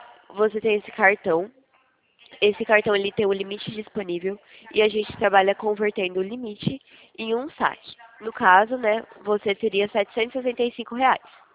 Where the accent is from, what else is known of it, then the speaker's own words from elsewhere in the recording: São Paulo, Brazil; Não, eu sou de São Paulo.